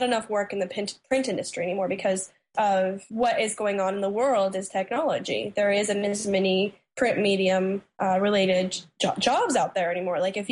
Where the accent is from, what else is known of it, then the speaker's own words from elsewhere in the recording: Idaho, United States; moved away as an adult; now in New York City, United States; I'm from Idaho. I moved to New York City about 5 years ago